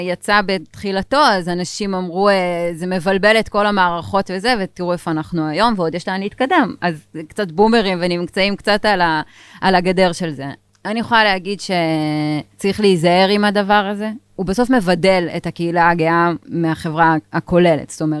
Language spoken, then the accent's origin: Hebrew; Hod HaSharon, Central District, Israel; אני לא גדלתי בשלומי, גדלתי בהוד השרון, זה 20 דקות מפה.